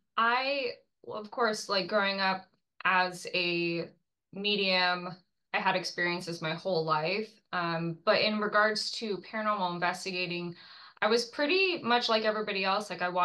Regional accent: Scotland, United Kingdom; now in California, United States; I'm originally from Scotland. I moved to California in 2012.

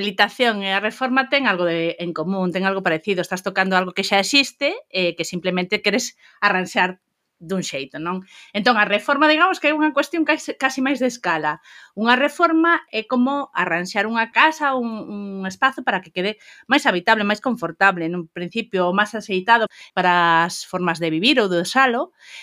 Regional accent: Lugo, Galicia, Spain; o que son de Lugo é unha cousa fundamental, é unha cidade que, por exemplo, non medra a poboación.

